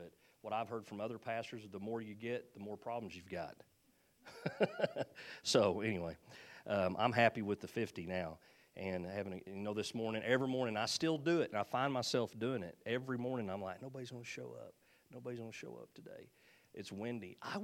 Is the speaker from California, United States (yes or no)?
no; Leedey, Oklahoma, United States; I'm going back to my hometown, and I'm going to plant a church there, and we're going to be a church of 500 in Leedia. Hello, the town's only 475 people